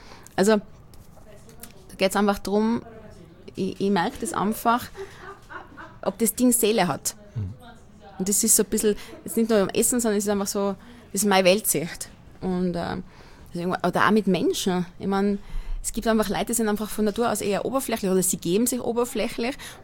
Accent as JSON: {"language": "German", "town": "Inzing", "region": "Tyrol", "country": "Austria", "tie": "born or raised there", "said": "Also die Ortschaft, wo ich aufgewachsen bin, heißt Inzing."}